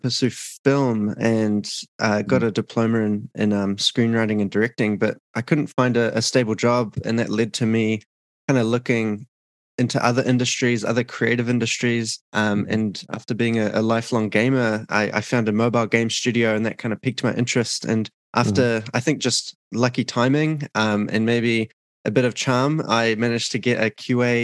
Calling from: Auckland, New Zealand; I'm calling in from Auckland, New Zealand, Southern Hemisphere.

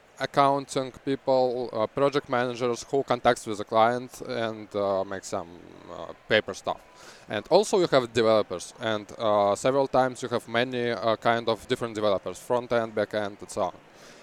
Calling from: Moscow, Russia; English is a second language; I'm coming here from Moscow, Russia

